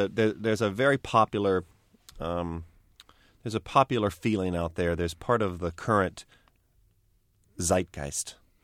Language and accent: English; California, United States; but also you know tough as a Californian